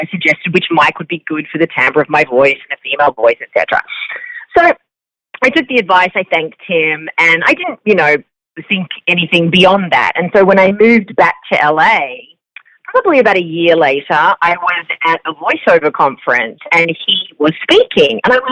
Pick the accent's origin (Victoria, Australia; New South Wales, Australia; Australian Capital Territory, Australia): Victoria, Australia; Melbourne; also born or lived in Singapore; I grew up in Australia. I'm born in Melbourne.